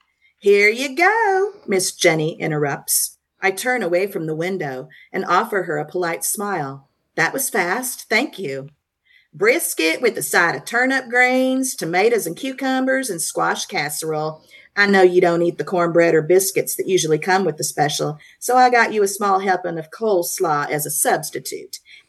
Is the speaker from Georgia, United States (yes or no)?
yes; Atlanta, Georgia, United States; A lot of my stuff is Southern because I'm from Atlanta